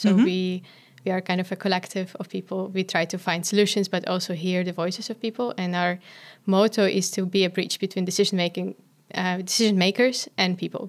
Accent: Irpin, Kyiv Oblast, Ukraine; I'm from Irpin.

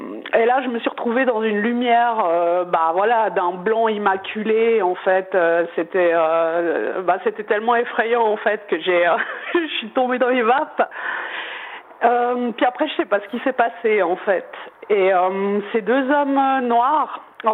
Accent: Romania; moi je viens de Roumanie.

